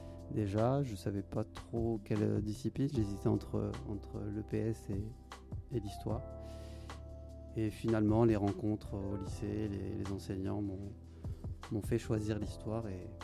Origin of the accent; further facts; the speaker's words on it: Chartres, Centre-Val de Loire, France; born there; Alors, je suis né à Chartres, au sud, à peu près à une centaine de kilomètres de Paris, au sud. Voilà, dans la Beauce profonde, qu'on appelait à l'époque le grenier de la France.